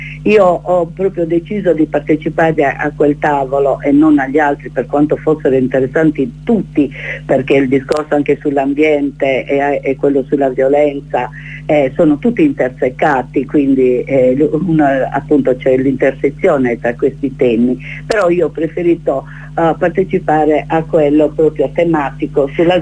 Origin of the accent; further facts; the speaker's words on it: Sardinia, Italy; io sono campidanese, per cui è difficile anche per me, che sono sarda, leggerla con l'intonazione giusta, con la cadenza giusta.